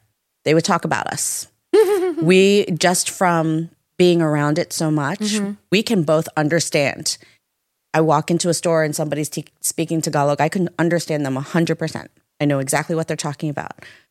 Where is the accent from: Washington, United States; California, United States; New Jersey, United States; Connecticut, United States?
New Jersey, United States; Marlton; And I grew up in Marlton, not too far away from here.